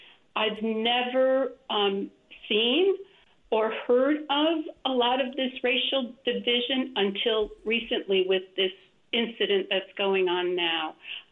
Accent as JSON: {"language": "English", "town": "Bridgeport", "region": "Connecticut", "country": "United States", "tie": "born or raised there", "lives_now": "Trumbull, United States", "said": "I've been living in Trumbull for 45 years. I'm formerly from Bridgeport, the north end of Bridgeport, grew up in a very diverse town."}